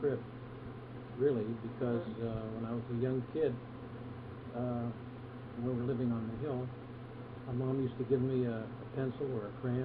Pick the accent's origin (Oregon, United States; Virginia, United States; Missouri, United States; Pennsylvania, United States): Pennsylvania, United States; Pittsburgh; born there; And as I say, I was born in Pittsburgh and on